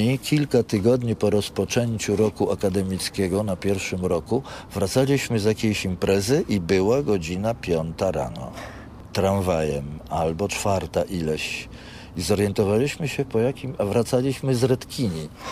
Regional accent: Warsaw, Masovian Voivodeship, Poland; bo on z Konina, ja z Warszawy

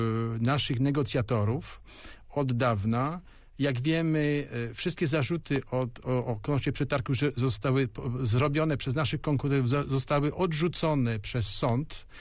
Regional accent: Łódź, Łódź Voivodeship, Poland; No to jako Łodzianin, jako Polak, moim marzeniem jest

